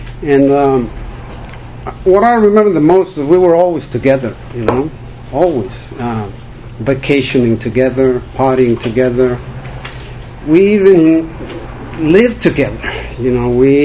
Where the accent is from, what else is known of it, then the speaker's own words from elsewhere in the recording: Mexico City, Mexico; I am from Mexico City. I was born December 15, 1959.